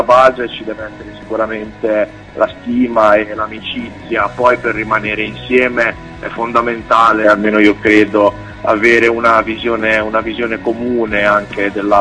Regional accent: Carrara, Tuscany, Italy; Noi di Carrara, Toscana.

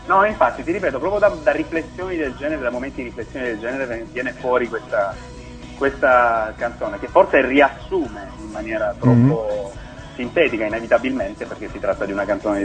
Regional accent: Taviano, Apulia, Italy; Quindi sarò stasera in Salento, a casa, a Taviano in particolare, con uno spettacolo di musica e parole

